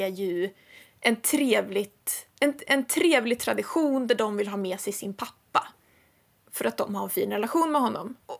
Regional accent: Jämtland County, Sweden; jag kommer från Jämtland, och det är nära Norge, och just min församling som jag kommer ifrån har haft mycket influenser från Norge

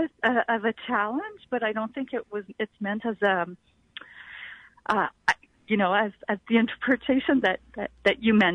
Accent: Canada; I'm Canadian

